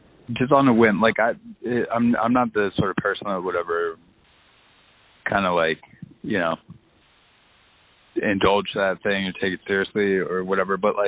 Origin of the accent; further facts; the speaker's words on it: California, United States; I grew up in Orange County.